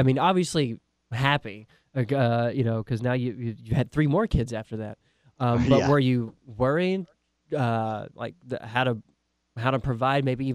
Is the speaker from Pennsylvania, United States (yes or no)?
no; Alabama, United States; Now, you're from Ohio. I'm from Alabama.